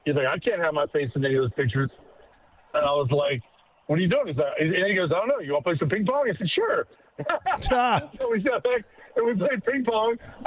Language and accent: English; Annapolis, Maryland, United States; back in Annapolis, Maryland, my hometown